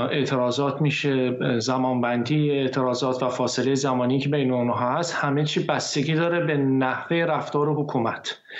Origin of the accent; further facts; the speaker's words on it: Isfahan, Iran; من خودم از شهر اصفهان هستم، اونجا به دنیا اومدم، در بین این مردم بزرگ شدم.